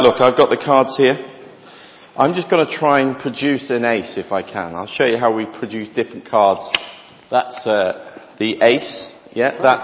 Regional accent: Liverpool, North West England, United Kingdom; accent: Scouse; I don't know if you can tell by my accent where I'm from. I'm from a little fishing village up north called Liverpool. You've heard of it. It's a great place. I was there as a child for many, many years.

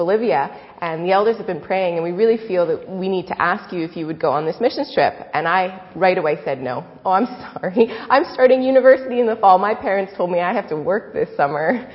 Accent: Ontario, Canada; I'm Canadian, so I was born and raised just outside Toronto, Ontario. And I grew up in a Christian family

